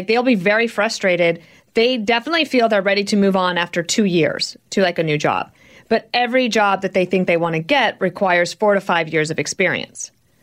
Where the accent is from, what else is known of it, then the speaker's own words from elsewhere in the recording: Colorado, United States; I also love the story in the book that had to do with my home state of Colorado.